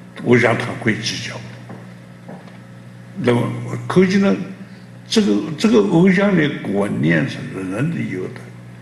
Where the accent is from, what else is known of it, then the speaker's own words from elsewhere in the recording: United States; 我们美国人得到硫磺岛